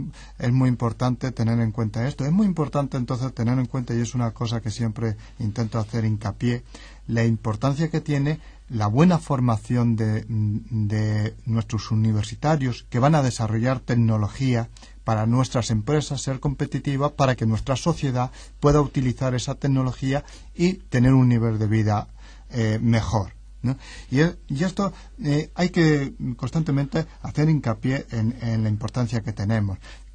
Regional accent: Castilla-La Mancha, Spain; aunque soy manchego, el mar siempre me ha traído

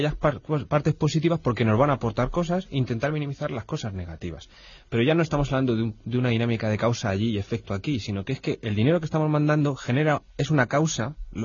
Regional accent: Spain; nosotros como españoles

